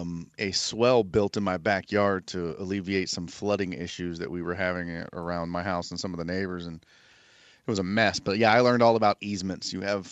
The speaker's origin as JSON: {"language": "English", "country": "Jamaica", "said": "I'm Jamaican."}